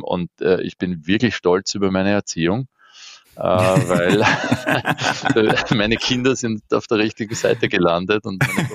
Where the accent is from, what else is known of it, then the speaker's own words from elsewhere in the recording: Vienna, Austria; Ich bin in Simmering aufgewachsen.